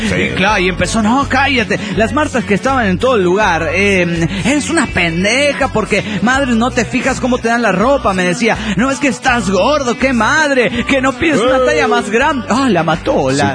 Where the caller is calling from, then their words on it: Caracas, Capital District, Venezuela; Desde Caracas, Venezuela, aquí en la falda del Ávila, comunicándome, panas.